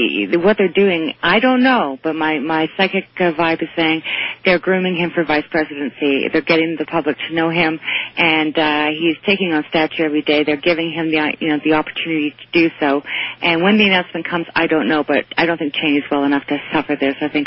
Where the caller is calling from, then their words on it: Toronto, Ontario, Canada; I'm calling from Toronto.